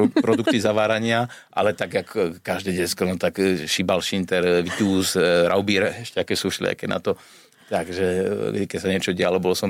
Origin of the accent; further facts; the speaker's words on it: Bratislava, Bratislava Region, Slovakia; ale tie leta boli teda väčšinou tu doma v Bratislave.